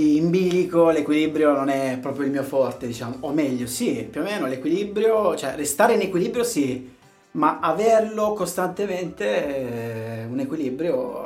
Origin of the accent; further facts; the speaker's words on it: Lecce, Apulia, Italy; Io sono un leccese